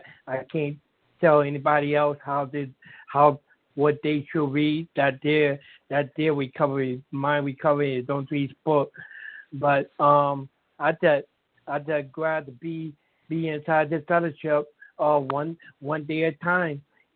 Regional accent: Hartford, Connecticut, United States; I'm from Hartford, Connecticut.

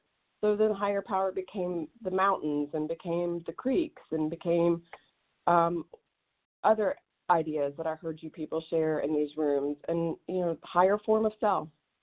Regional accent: the South, United States; that's exactly what I needed to undo the past of growing up in the Southern Bible Belt.

